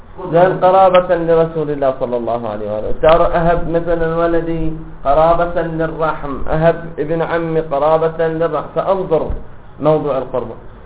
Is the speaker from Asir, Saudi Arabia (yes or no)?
no; Dammam, Eastern Province, Saudi Arabia; يعني حين أعطيك مثلا، عندنا في الدمام